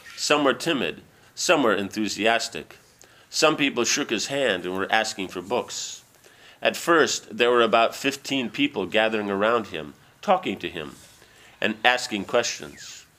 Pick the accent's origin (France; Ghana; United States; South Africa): United States; I said, no, sir, I am not from India. I am from here, the United States.